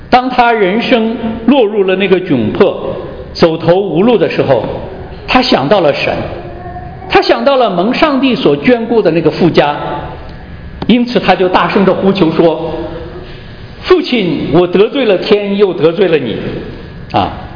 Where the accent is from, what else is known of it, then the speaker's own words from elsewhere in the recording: China; 按照我们中国人传统叫衣锦还乡啊，这个光宗耀祖。